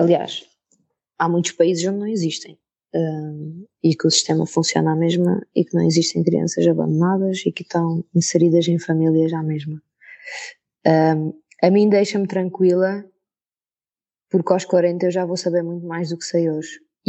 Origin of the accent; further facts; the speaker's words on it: Algarve, Portugal; Eu sou do Algarve